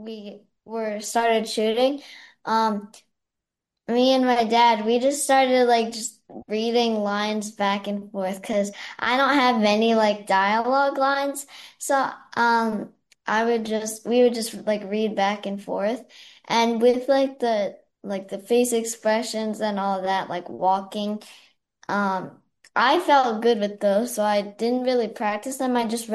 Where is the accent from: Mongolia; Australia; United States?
Mongolia; I was a little young kid and I grew up in Mongolia.